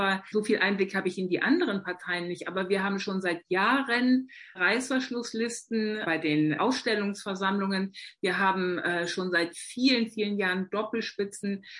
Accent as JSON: {"language": "German", "region": "Bremen", "country": "Germany", "tie": "born there", "said": "Ich bin in Bremen geboren, komme aus einer Arbeiterfamilie."}